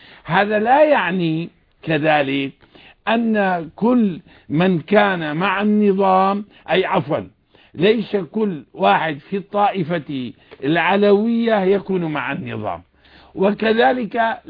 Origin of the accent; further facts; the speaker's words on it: Syria; الوضع عندنا في سوريا